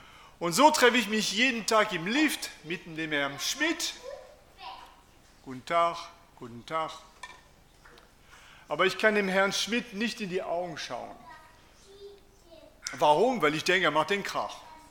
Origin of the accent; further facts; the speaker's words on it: France; German is a second language; das ist Französisch und ich bin auch Franzose.